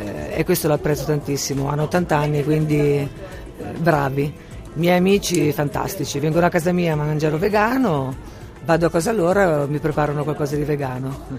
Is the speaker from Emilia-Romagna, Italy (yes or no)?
no; Marche, Italy; Sono di un paesino vicino a Urbino, nelle Marche.